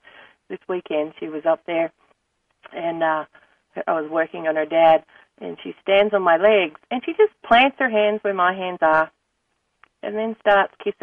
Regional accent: Australia; accent: Australian; It was a joke because my Australian accent was much broader when we were first here and when I was first here.

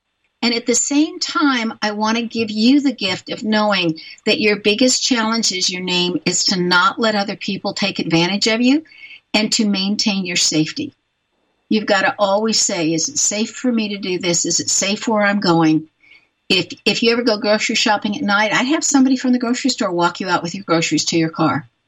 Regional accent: San Diego, California, United States; I grew up in San Diego, and my dad was a doctor, and he saw all kinds of things, and the number one thing he taught us was safety.

